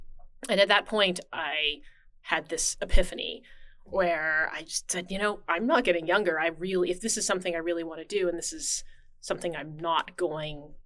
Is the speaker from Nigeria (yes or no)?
no; Calgary, Alberta, Canada; now in Portland, United States; I am originally Canadian. I grew up in Calgary, Canada, and then moved to a few different places and ended up in Portland.